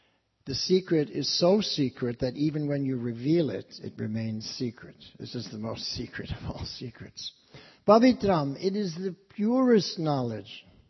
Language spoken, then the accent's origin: English; London, United Kingdom; born there; When I was an infant, I was born in London, and I was born during the war.